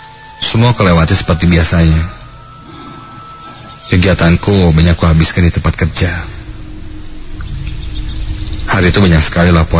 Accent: Garut, West Java, Indonesia; now in Bandung, Indonesia; Aku memang bukan asli dari Bandung. Asalku dari Garut.

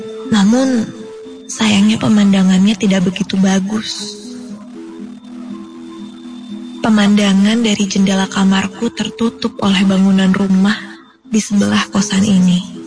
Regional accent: Garut, West Java, Indonesia; now in Bandung, Indonesia; di daerah Taman Sari, Bandung. Bisa dibilang aku seorang anak rantau di kota ini. Asalku dari Garut.

